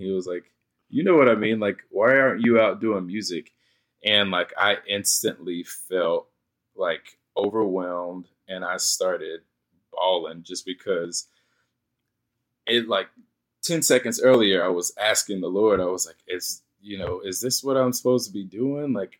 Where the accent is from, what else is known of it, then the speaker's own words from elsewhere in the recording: China Grove, North Carolina, United States; And that was my first time ever leaving my hometown, China Grove, to go out of North Carolina. So New York was the first time that I left North Carolina